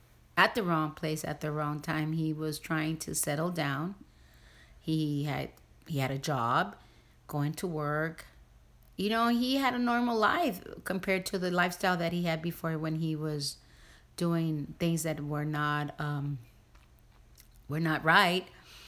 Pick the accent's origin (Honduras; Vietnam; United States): Honduras; Like myself, I'm from Honduras